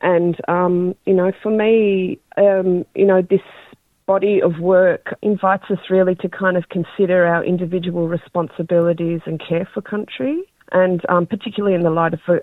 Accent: Victoria, Australia; Gunditjmara woman. I've also got connections to Torres Strait, but I've been born and bred on Bunwurrung and Budurrung country, and I also live and work on Wurundjeri and Bunwurrung country of the Kulin Nation.

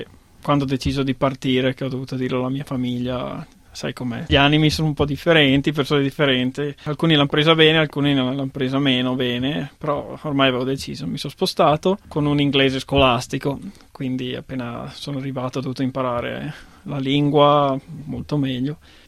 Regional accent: Mozzanica, Lombardy, Italy; now in Australia; Io vengo da un paesino in provincia di Bergamo, che è situato tra Bergamo, Brescia, Milano, praticamente.

